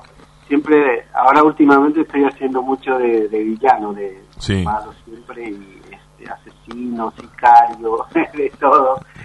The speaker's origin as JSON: {"language": "Spanish", "country": "Paraguay", "lives_now": "Berazategui, Argentina", "said": "vengo de una familia humilde de Paraguay, yo soy actor paraguayo y soy el mayor de los 5 hermanos."}